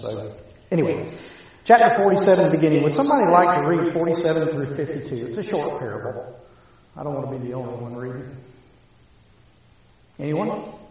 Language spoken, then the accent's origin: English; Florida, United States; I grew up in North Florida. We had a lot of net fishing up there.